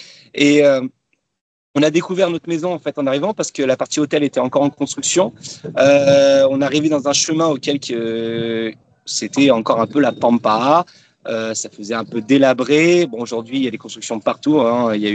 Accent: Nantes, Pays de la Loire, France; Moi, je suis nantais de base

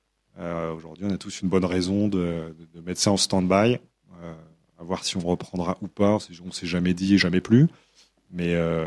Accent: eastern France, France; Oui, déjà, moi, je viens de l'Est de la France

